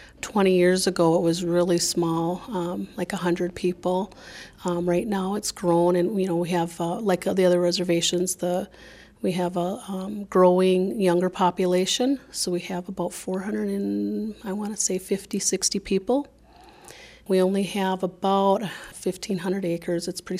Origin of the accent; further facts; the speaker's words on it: Minnesota, United States; I'm from the Upper Sioux community. I am Dakota from one of the four reservations in Minnesota.